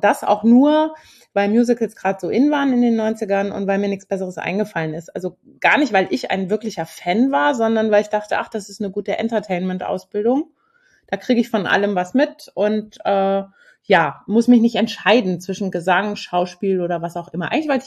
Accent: Hümme, Hesse, Germany; born or raised there

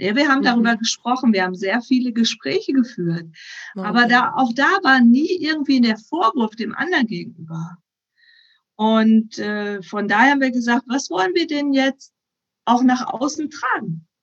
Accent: North Rhine-Westphalia, Germany; Der kam aus meiner Heimatstadt, aus der Nähe meiner Heimatstadt, aus Bünde.

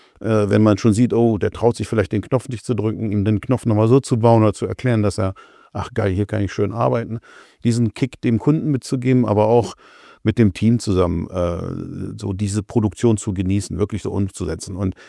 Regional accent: Poland; Ich selber bin ja ursprünglich aus Polen.

